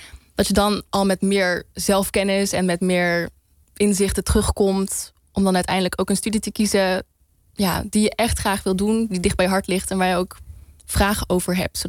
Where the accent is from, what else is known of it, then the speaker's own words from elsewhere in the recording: Nijmegen, Gelderland, Netherlands; now in Utrecht, Netherlands; ik wil echt gewoon hier graag wonen in Utrecht. Ik kom uit Nijmegen.